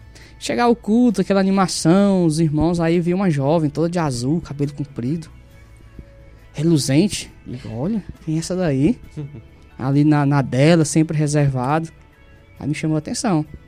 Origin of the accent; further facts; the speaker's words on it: Bahia, Brazil; born there; now in Ceará, Brazil; eu nasci na Bahia e venho pro Ceará, né?